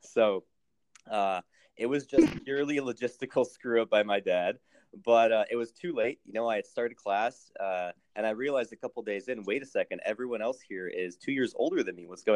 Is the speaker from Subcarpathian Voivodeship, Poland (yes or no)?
no; Warsaw, Masovian Voivodeship, Poland; also born or lived in Amsterdam; now in Chicago, United States; I was born in Chicago, here in Illinois, where I'm currently at. And soon afterwards, actually, my family's from Poland. So as you can probably tell by my last name … right? So very soon afterwards, we moved back to Europe. So I actually lived in Warsaw